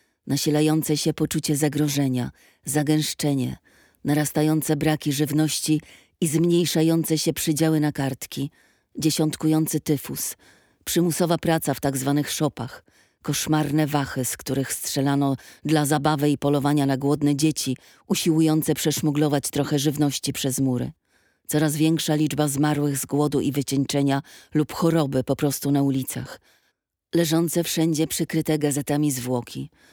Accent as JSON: {"language": "Polish", "town": "Warsaw", "region": "Masovian Voivodeship", "country": "Poland", "tie": "born there", "said": "urodzona w 1929 roku. Urodziłam się w Warszawie."}